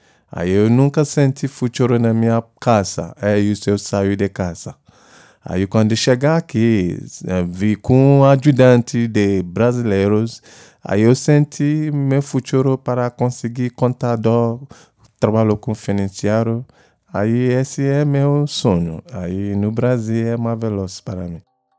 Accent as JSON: {"language": "Portuguese", "region": "Lagos", "country": "Nigeria", "tie": "born or raised there", "second_language": "Portuguese", "said": "Minha idade é 43. Eu nasci no Lagos, cresci no Lagos, na Nigéria."}